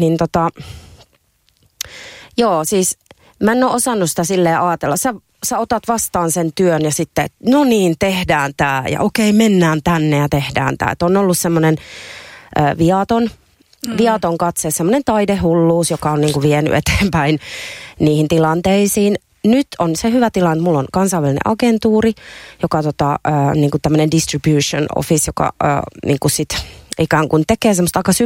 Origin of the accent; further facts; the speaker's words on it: Karelia, Finland; now in Helsinki, Finland; No ensinnäkin mä tuun siis Karjalasta, pienestä kylästä.